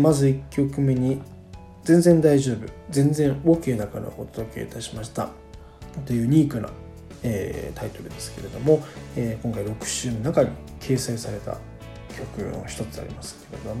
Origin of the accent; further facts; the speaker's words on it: Kitakyushu, Fukuoka, Japan; 九州には住んでたっていうか、まあ、九州が出身なので